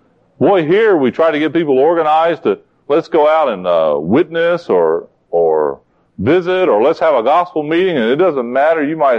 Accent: North Carolina, United States; I come from North Carolina.

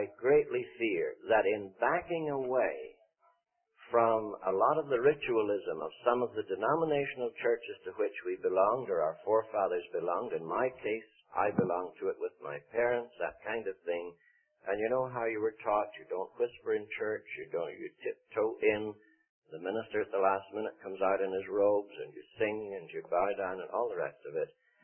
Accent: Northern Ireland, United Kingdom; I remember as a boy when we'd have open-air meetings back in my hometown, speaking now of the north of Ireland

